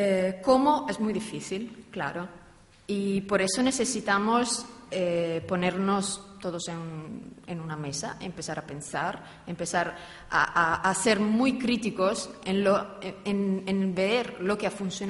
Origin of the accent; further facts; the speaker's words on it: Italy; Spanish is a second language; Soy italiana. De hecho, esta es mi primera ponencia en español